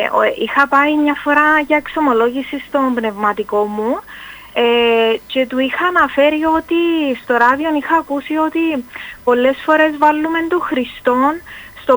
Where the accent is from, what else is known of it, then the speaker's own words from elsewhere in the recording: Nicosia, Nicosia District, Cyprus; από Λευκοσία.